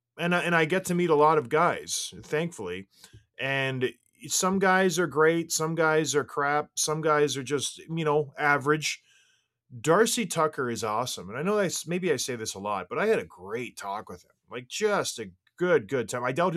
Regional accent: Ontario, Canada; they clue in that I grew up in the Golden Horseshoe

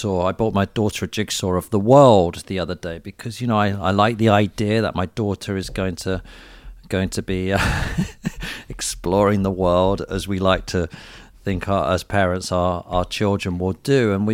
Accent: United Kingdom; I have a passport. I'm British. I have a passport.

